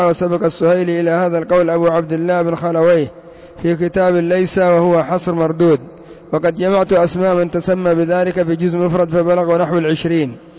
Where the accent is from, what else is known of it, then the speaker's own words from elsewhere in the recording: Yemen; أما عندنا في اليمن كثير منهم يتسمى باسم محمد وعلي